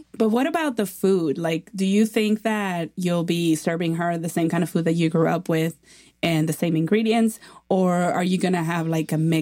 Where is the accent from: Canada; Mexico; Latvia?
Mexico; English is a second language; now in United States; When I grew up in Mexico, we have a huge family.